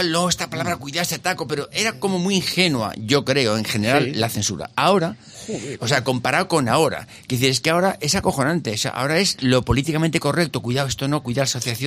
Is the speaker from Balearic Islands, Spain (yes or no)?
no; Aragon, Spain; Hola, soy la maña.